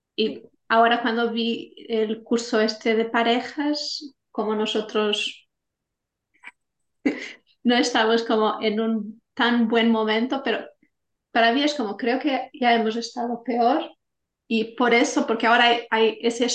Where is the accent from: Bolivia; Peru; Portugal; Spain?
Portugal; Spanish is a second language; now in England, United Kingdom; Yo soy de Portugal, estamos viviendo en Inglaterra